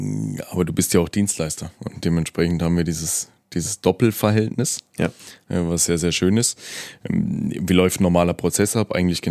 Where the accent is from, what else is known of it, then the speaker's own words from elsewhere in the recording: Karlsruhe, Baden-Württemberg, Germany; ich komme aus Karlsruhe, ich bin in Karlsruhe geboren. Ich habe in meinen 32 Jahren, weil du das Alter gerade ansprichst, nie irgendwo anders gelebt.